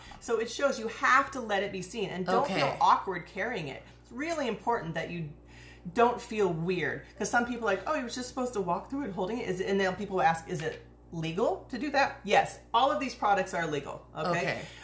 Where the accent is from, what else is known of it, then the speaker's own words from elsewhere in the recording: Huntington Beach, California, United States; so I grew up around the Huntington Beach area.